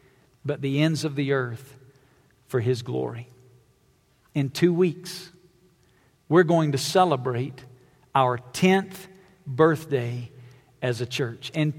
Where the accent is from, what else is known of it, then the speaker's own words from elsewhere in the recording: Alabama, United States; I'm from Alabama, all right?